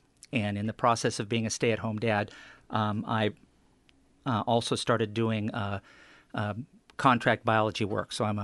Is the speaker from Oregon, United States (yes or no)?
yes; Eugene, Oregon, United States; also born or lived in Portland; now in Astoria, United States; I'm a native Oregonian. I was born in Portland. Grew up in the Willamette Valley, in the Eugene area.